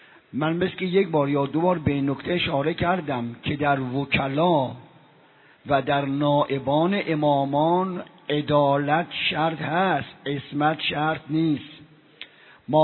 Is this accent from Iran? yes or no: yes; Isfahan, Iran; now in Qom, Iran; 50 ساله که من از اصفهان اومدم بیرون، قم هستم یا حوزه های مشهد و اصفهان، مشهد و قم و مثلا نجف و این برانور بودم،